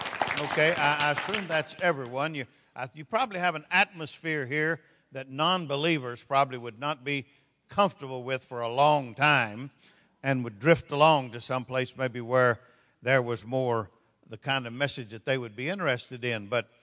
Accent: Texas, United States; also born or lived in South America; Now, I'm from Texas. Well, I'm born in South America, but I'm from Texas, and we talk a little slower there.

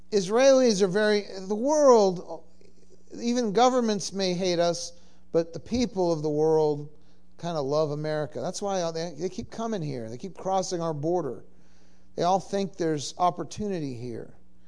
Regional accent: Boston, Massachusetts, United States; Because I come from Boston, and I remember it.

